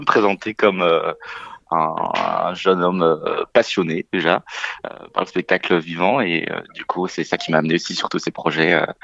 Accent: Hauts-de-France, France; ou même dans le nord de la France, là où j'ai grandi.

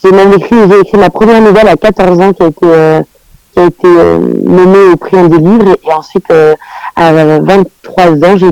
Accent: Auvergne-Rhône-Alpes, France; also born or lived in Paris / Brussels; now in Lille, France; je suis savoyarde, mais j'ai bougé mes valises à Lille maintenant.

